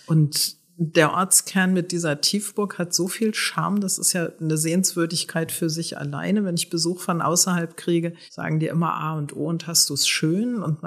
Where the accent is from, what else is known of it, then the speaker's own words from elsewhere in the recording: North Rhine-Westphalia, Germany; Ich bin in der Nähe von Köln aufgewachsen